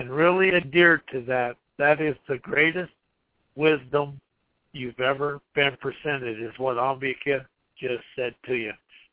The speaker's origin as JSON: {"language": "English", "region": "South Dakota", "country": "United States", "tie": "born or raised there", "said": "You know, I grew up in South Dakota."}